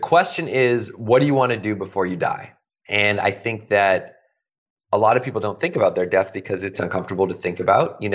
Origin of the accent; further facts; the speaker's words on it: Victoria, British Columbia, Canada; I grew up in Canada, in Victoria, BC.